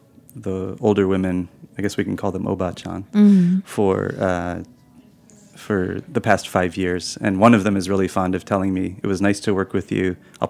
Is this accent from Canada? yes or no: no; United States